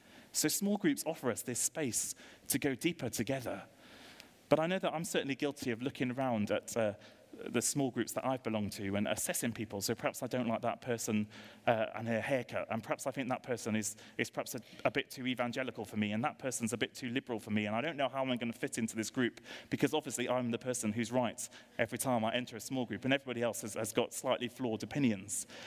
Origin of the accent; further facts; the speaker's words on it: United Kingdom; I was about to share the peace with Richard, and of course I was being very British and offered my hand.